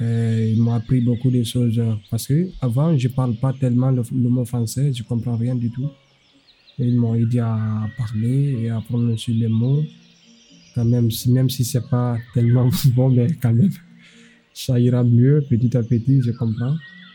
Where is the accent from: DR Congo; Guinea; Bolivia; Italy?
Guinea; now in France; je viens de la Guinée-Conakry. Je suis rentré en France le 1er septembre 2023.